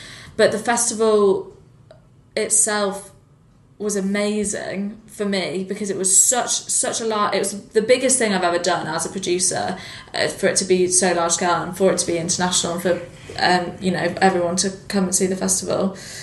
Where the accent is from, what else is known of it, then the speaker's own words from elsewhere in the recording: York, Yorkshire and the Humber, United Kingdom; I'm from York.